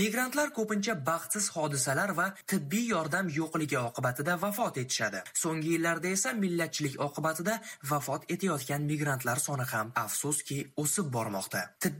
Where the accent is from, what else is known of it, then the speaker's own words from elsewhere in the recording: Issyk-Kul Region, Kyrgyzstan; moved away as an adult; now in Moscow, Russia; men Qirg'izistondanman. Issiqko'lda tug'ilib, ana shu yerda o'qib ishlaganman. 2000-yillarda esa rafiqam Moskvaga oliy ta'limni olish uchun kelgan. Rafiqam ham shifokor va shundan keyin 2001-yilda men ham Moskvaga kelganman.